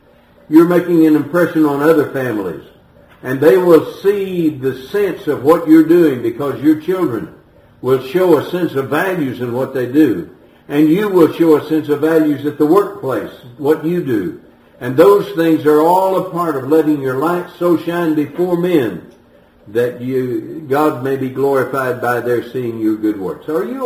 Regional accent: Lubbock, Texas, United States; I once took a trip from Houston back to Lubbock, where I grew up in Texas, with a couple of college girls.

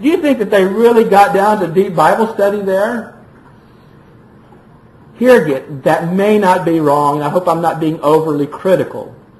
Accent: Alabama, United States; in the congregation where I was raised in Alabama, 98% of the conversation was about Alabama and Auburn.

